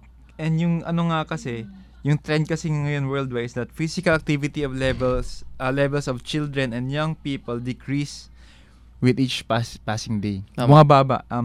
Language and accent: Tagalog; Cagayan de Oro, Northern Mindanao, Philippines; Kasi naalala ko sa amin sa CDO, kinder 3, kasi may kinder 3 sa amin bago mag-grade 1.